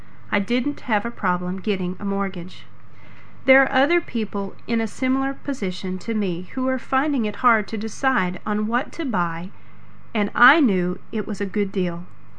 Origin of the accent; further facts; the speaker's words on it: Newcastle, North East England, United Kingdom; born there; I was born in Newcastle, and although most of my friends have moved to London, I chose to stay here as Newcastle has really progressed.